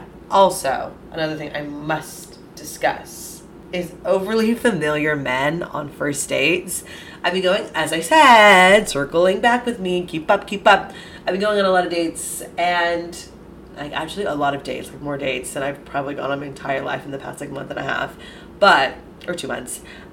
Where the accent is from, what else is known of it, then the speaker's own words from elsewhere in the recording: England, United Kingdom; I'm just very English. I think that's what it is to my core.